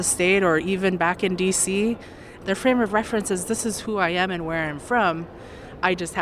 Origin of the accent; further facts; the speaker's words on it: Alaska, United States; now in Anchorage, United States; I'm from Kihuan. I work in Anchorage.